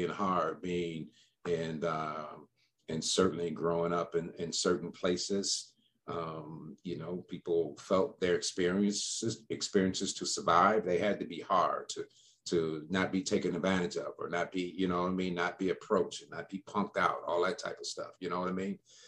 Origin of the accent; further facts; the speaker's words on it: Detroit, Michigan, United States; I certainly can speak to growing up in Detroit in a majority Black community, majority Black schools.